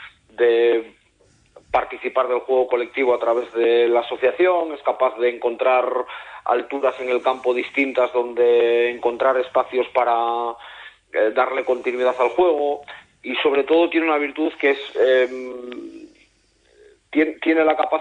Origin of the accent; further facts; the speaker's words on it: Asturias, Spain; Yo soy asturiano español